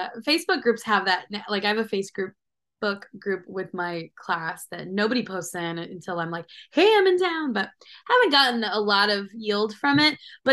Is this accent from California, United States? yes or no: yes; Vista, California, United States; I'm not from Escondido. I'm from Vista originally. So, but it's this next town. It's, you know, it's all the same North County, San Diego.